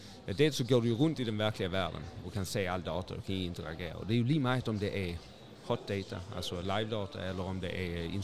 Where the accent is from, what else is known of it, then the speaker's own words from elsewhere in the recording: Sweden; now in Copenhagen, Denmark; Jeg er svensker og København M.